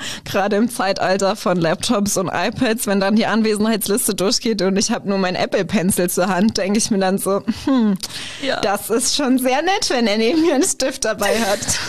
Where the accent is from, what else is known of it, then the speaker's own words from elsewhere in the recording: Germany; Also ich bin ja aus Deutschland, wo Bier ja auch schon ein großes Thema ist.